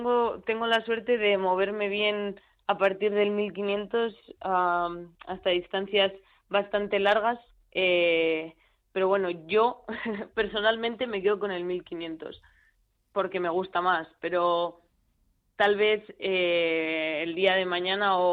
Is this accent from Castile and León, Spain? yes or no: yes; León, Castile and León, Spain; born there; yo nací en León y por supuesto me siento leonesa